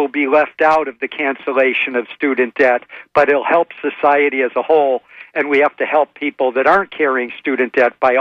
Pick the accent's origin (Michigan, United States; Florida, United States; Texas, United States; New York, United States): Michigan, United States; I grew up in Michigan where there was expanding middle class.